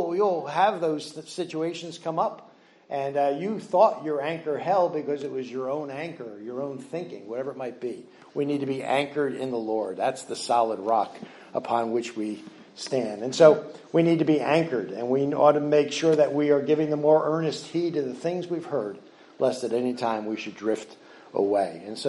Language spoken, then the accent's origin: English; New Jersey, United States; Now, growing up at the Jersey Shore, I'm from this area. I live 15 minutes away from here. I grew up on the Jersey Shore.